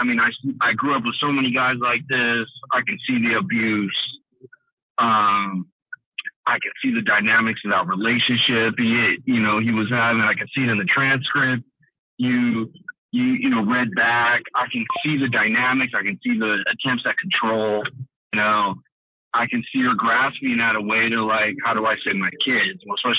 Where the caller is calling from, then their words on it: San Jose, California, United States; Bay Planner, San Jose, California.